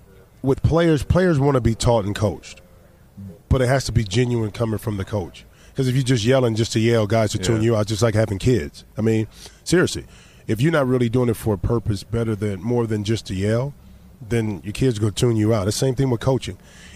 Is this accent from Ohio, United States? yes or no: yes; Toledo, Ohio, United States; Well, I used to be a caddy when I was growing up in Toledo, Ohio.